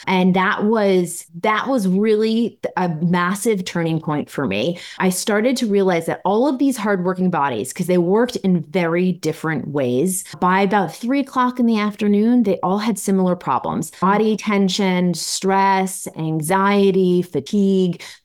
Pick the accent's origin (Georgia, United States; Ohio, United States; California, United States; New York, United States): New York, United States; New York City; And then after I graduated and I moved back, I'm a New Yorker. So after I moved back to New York City